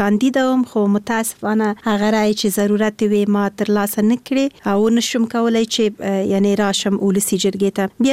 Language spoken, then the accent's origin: Pashto; Kabul, Afghanistan; born there; زه د اصلا پلار مې د خوست ده مور مې د پکتیا ده او زه په خپله کابل کې زیږیدلی یم خو په هر صورت د خوست ایل کېږم